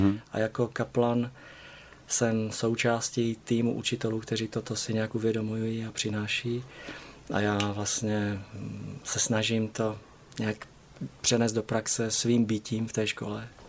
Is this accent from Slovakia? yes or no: yes; Slovakia; now in Prague, Czechia; No a nastoupil jsem vlastně jako pastor na Slovensku, protože jsem rodem Slovák.